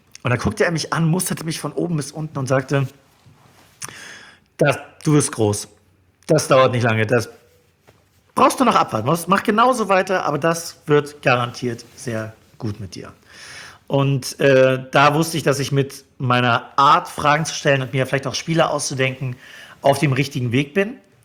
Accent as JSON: {"language": "German", "town": "Neubrandenburg", "region": "Mecklenburg-Vorpommern", "country": "Germany", "tie": "born or raised there", "said": "2002 mit einem befreundeten Schulkollegen zusammen eine Radiosendung gemacht in meiner Heimatstadt in Neubrandenburg beim NB-Radio-Treff."}